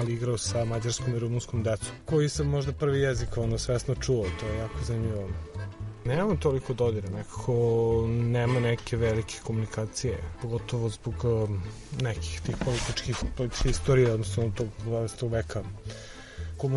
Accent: Belgrade, Serbia; iz Beograda sam.

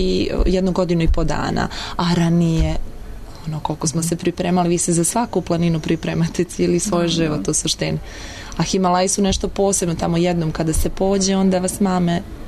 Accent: Montenegro; ja dolazim iz Crne Gore

